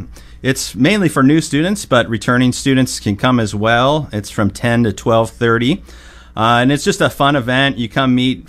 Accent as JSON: {"language": "English", "town": "Tri-Cities", "country": "United States", "tie": "born or raised there", "said": "I came in, you know, didn't want to go far from home. I grew up in Tri-Cities, so it was close to home."}